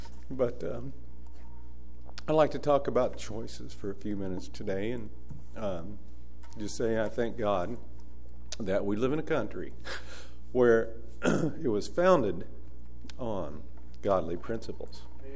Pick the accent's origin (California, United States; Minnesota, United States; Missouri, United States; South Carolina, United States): Missouri, United States; St. Joseph; born there; I was born in St. Joseph, Missouri, a few years ago.